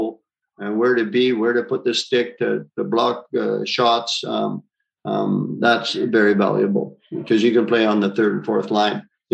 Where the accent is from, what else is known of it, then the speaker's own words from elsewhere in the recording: Italy; when I was growing up in Italy.